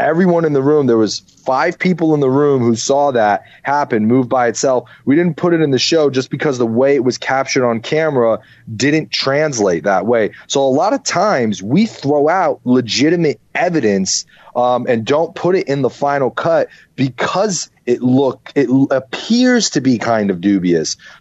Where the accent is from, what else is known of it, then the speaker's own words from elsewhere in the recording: Winnipeg, Manitoba, Canada; I'm from Winnipeg, you idiot.